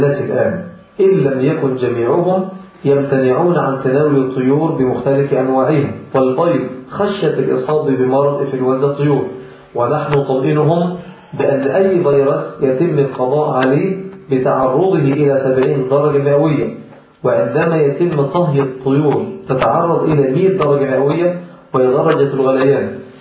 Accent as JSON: {"language": "Arabic", "country": "Egypt", "said": "عندنا في مصر"}